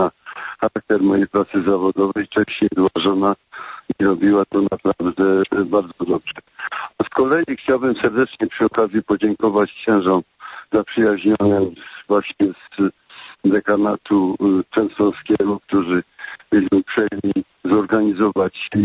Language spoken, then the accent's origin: Polish; Chorzów, Silesian Voivodeship, Poland; Wychowywałem się w takiej robotniczej dzielnicy pod obywatorem. Kiedyś ta dzielnica nazywała się Hajduki Wielkie